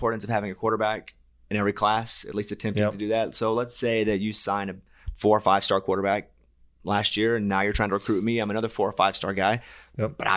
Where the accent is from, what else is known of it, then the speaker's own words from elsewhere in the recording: Arkansas, United States; because I'm from Arkansas. That's what we had. It's all we had was University of Arkansas.